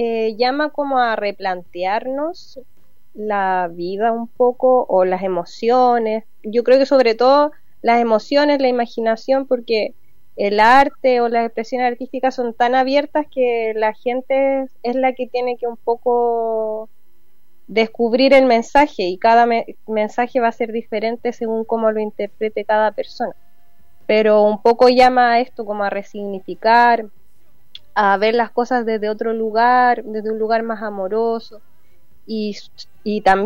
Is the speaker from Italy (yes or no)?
no; Rancagua, O'Higgins, Chile; Sí, yo soy de Rancagua, por eso tuvimos esa sesión allá.